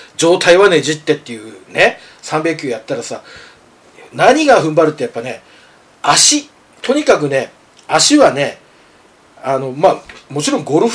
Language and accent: Japanese; Nemuro, Hokkaido, Japan; 俺の田舎はもう死にたいで、根室っていうところはもう客がいないから